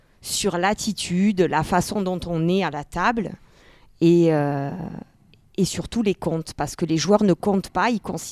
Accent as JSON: {"language": "French", "town": "Nîmes", "region": "Occitanie", "country": "France", "tie": "born there", "said": "Je suis née à Nîmes, en fait. Je suis née dans le sud, dans une ville moyenne, on va dire."}